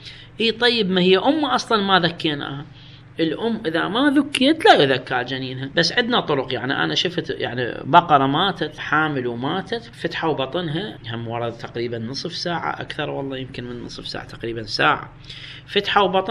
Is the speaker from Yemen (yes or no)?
no; Iraq; اللي هنا احنا عندنا بالعراق يسموه القوزي